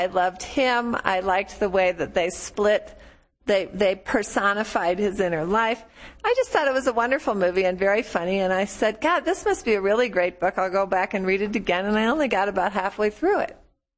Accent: St. Louis, Missouri, United States; I grew up in St. Louis. That was fine. My family wasn't from St. Louis.

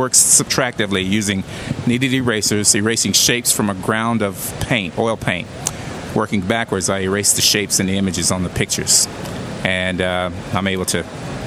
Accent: Oklahoma, United States; born there; also born or lived in Kansas City; I was born in Oklahoma, and I lived in Kansas City

